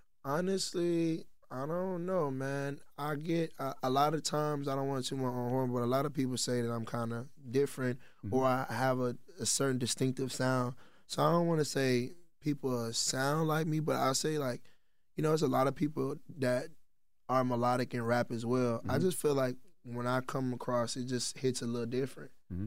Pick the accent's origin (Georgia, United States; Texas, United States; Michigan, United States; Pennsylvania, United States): Texas, United States; I'm from Texas as well. And I always like to highlight, you know, any artist coming out of Texas